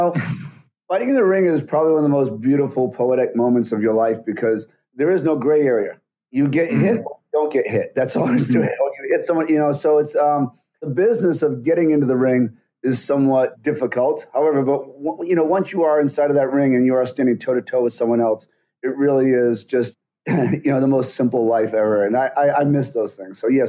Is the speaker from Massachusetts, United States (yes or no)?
yes; Boston, Massachusetts, United States; I grew up in Boston in a very, you know, like Irish neighborhood where fighting was kind of a thing.